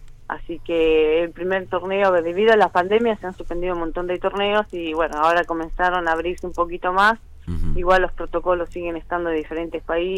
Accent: Labordeboy, Santa Fe, Argentina; De La Bordegoy, provincia de Santa Fe, a ciento más o menos 40 kilómetros de Rosario, al sur.

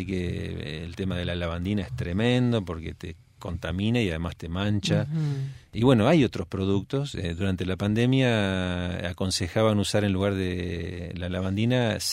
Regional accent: Olavarría, Buenos Aires Province, Argentina; now in Buenos Aires, Argentina; yo soy de Olavarría y ya estando en Buenos Aires también escuchaba esto

